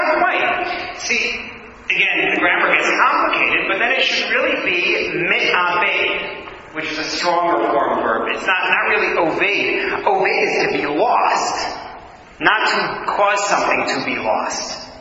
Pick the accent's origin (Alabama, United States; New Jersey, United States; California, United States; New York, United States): New York, United States; as a New Yorker who doesn't understand any of this